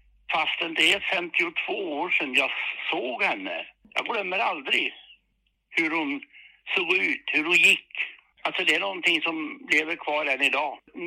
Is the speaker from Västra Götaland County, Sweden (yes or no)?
yes; Vara, Västra Götaland County, Sweden; då och jag växte upp i Vara alltså.